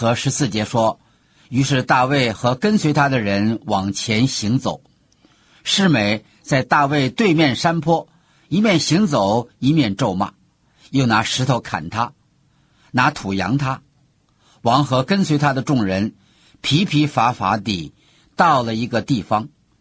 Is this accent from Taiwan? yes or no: no; China; 我们中国人不是有一句话说，欲加诸罪，何患无辞吗？